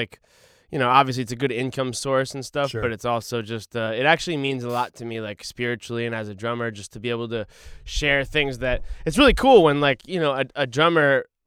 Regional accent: Boston, Massachusetts, United States; So, but yeah, I'm from Boston. Boston's always will be my home at heart.

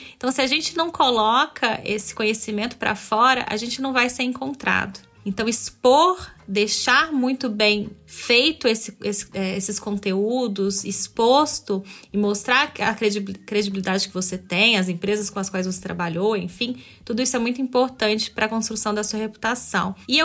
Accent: Minas Gerais, Brazil; Eu sou mineira. Eu cresci ouvindo essa questão, né?

